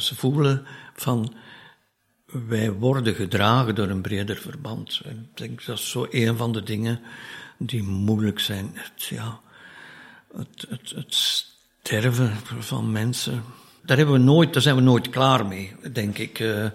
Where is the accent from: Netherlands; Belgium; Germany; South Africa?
Belgium; Flanders; now in Brussels, Belgium; Ik ben een Kempenaar, dus van het noorden van het land.